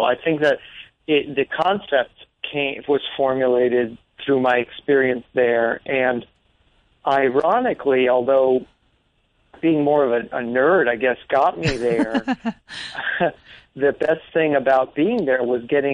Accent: Miami, Florida, United States; No, people often guess that, but I'm from the New York of the South. I'm from Miami.

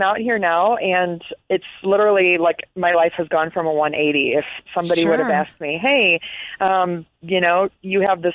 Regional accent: Wisconsin, United States; I grew up in Wisconsin, actually.

